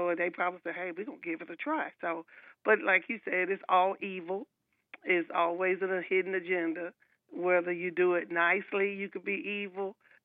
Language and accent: English; Georgia, United States; also born or lived in Alabama; I always like to say I am from Georgia, but by the way of Alabama, so I always say we could be long-lost cousins.